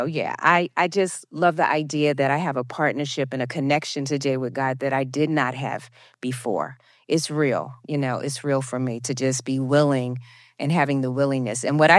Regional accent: New York, United States; now in Atlanta, United States; I'm from New York originally, so I don't, you know, it's really difficult sometimes.

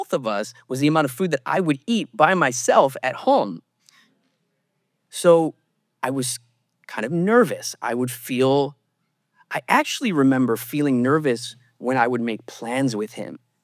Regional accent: Illinois, United States; I grew up outside Chicago. I was born in 1977 to two loving parents.

